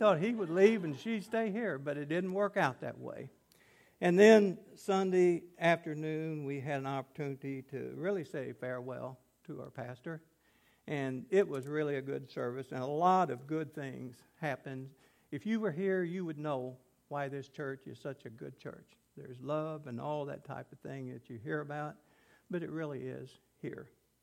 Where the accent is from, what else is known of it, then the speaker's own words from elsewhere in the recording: Flat River, Missouri, United States; You know, I'm from Flat River. Esther Church? You know, those old rivalries, boy, if you grew up in the Lead Belt, you understand.